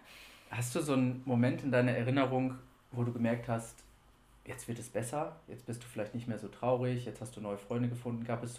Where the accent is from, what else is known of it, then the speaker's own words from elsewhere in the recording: Germany; Ich bin in Deutschland groß geworden, habe deutsche Eltern